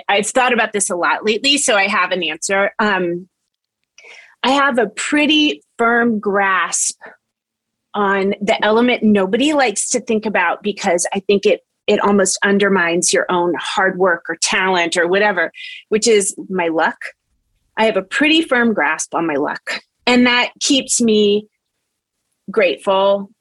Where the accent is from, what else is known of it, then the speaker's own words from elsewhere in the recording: Charleston, West Virginia, United States; born there; starting with the zip code I was born in Charleston, and the parents that I was born to with college educations